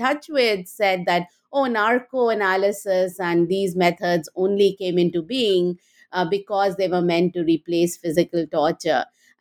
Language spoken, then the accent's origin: English; India; So I grew up in India and went to Delhi University